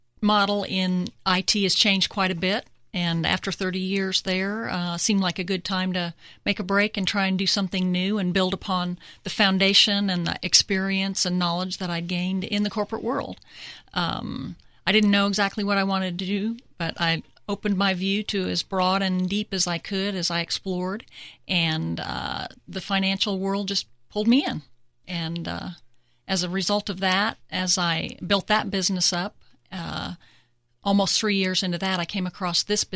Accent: New Mexico, United States; I've always been conscious of the planet, I guess as a result of growing up in New Mexico and the delicacy of the desert.

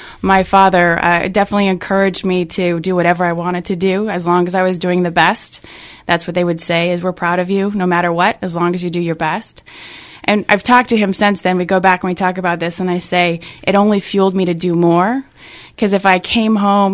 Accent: Colorado, United States; Again, I was born and raised in Colorado, a small town in Colorado. So to pack up and leave and move to Irvine, California

